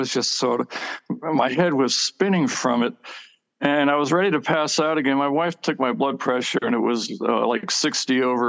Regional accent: New York, United States; also born or lived in Germany; now in Washington, United States; I was born in Germany. I grew up in New York, and I moved down here to Washington to take on a job as a government cartographer.

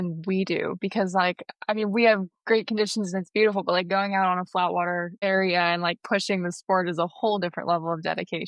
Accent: Hawaii, United States; I was born and raised here on Maui, and so it's a beautiful place to grow up.

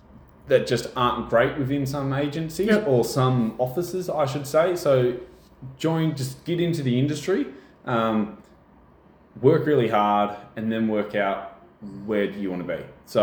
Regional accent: New South Wales, Australia; So originally I'm from the Central Coast, which if any of you guys don't know is... 1.5, 2 hours north of Sydney.

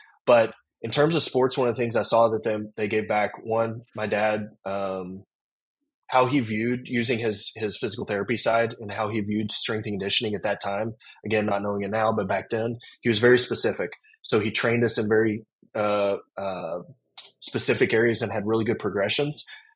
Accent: Sherman, Texas, United States; born there; So I was born in Sherman, Texas, even a little further north, as close as you can get to the Oklahoma border.

